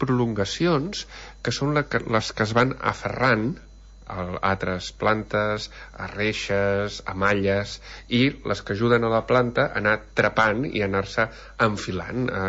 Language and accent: Catalan; Catalonia, Spain; Som catalans, sobretot.